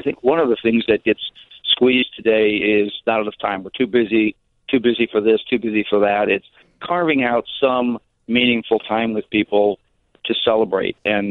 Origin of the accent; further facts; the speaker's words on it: Chicago, Illinois, United States; now in New Jersey, United States; I live in New Jersey since I took work out here, but I grew up in Chicago and coming in later in the week, and I have some extended family.